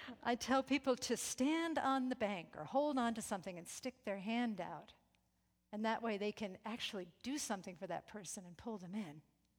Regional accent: New York, United States; And, you know, we're like from New York and everything, and therefore incredibly wild and sophisticated.

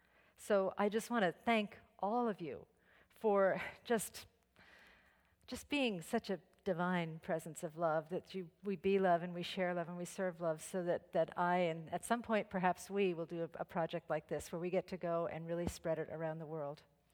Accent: Briarcliff Manor, New York, United States; when I was growing up in Briarcliff High School playing the piccolo

